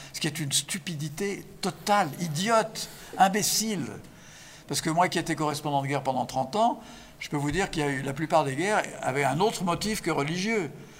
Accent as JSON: {"language": "French", "region": "Nouvelle-Aquitaine", "country": "France", "said": "Chez moi, en Charente, il y en a 1 sur 10."}